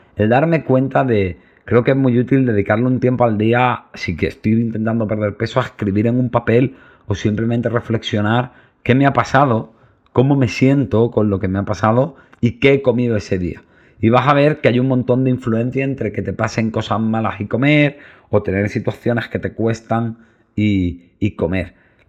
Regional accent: Granada, Andalusia, Spain; que soy muy de Granada

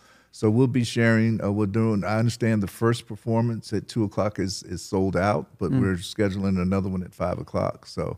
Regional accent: Southern Pines, North Carolina, United States; Southern Pines was wonderful. In my early years, I was born in 1955, so I ended up I went to kindergarten at West Southern Pines School

